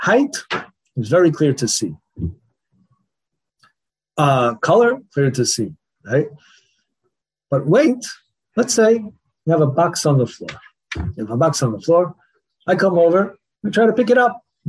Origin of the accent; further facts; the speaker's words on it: United States; Like I grew up, you know, growing up in America, you know, Lag BaOmer here gets a lot more focus, right, than at least where I grew up in America.